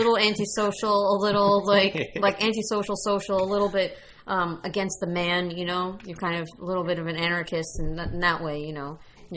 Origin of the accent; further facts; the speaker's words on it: New York, United States; born there; I was born in New York.